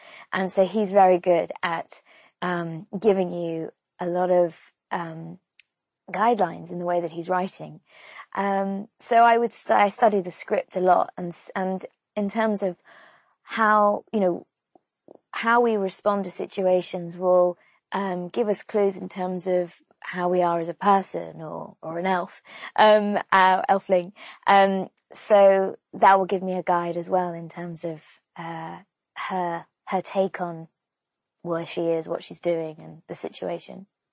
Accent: United States; And because I grew up in the States, I used to have an American accent as a child, so I could also do American.

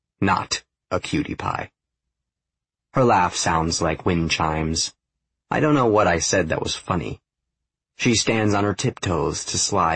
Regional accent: Seattle, Washington, United States; also born or lived in Boulder / Utah / San Francisco; I lived a lot of places. Seattle last, and most. I was born there. Then we moved to Boulder, but back to Seattle after a year. From there we moved to Utah, then San Francisco for a bit before going back to Seattle.

